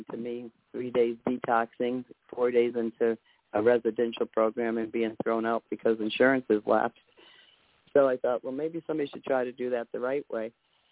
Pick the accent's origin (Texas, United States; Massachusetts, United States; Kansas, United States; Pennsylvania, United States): Pennsylvania, United States; Carbondale; And then after that, I opened up Carbondale, Pennsylvania, my hometown.